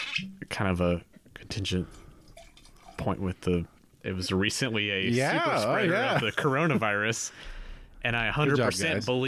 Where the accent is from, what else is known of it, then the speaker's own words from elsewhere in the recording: Kentucky, United States; I grew up in Kentucky.